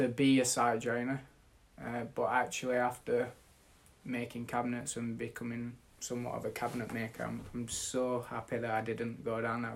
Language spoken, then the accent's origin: English; Sheffield, Yorkshire and the Humber, United Kingdom; I'm 26 years old. I come from Sheffield.